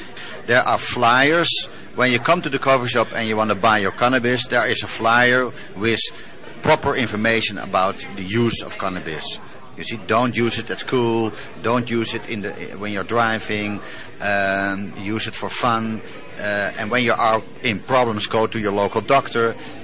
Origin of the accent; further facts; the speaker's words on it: Amsterdam, North Holland, Netherlands; English is a second language; from Amsterdam, Holland